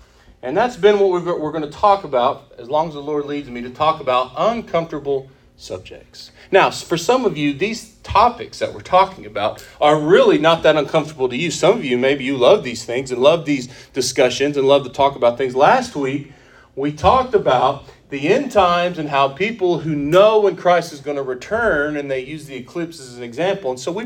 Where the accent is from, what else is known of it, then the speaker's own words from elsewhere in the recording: Texas, United States; Y'all, I'm Texan. I know y'all.